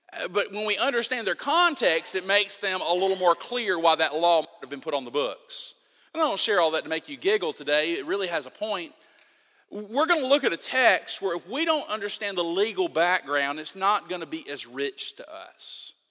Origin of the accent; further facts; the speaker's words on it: Mobile, Alabama, United States; I grew up, most of you know, I grew up in Mobile, Alabama, down deep south.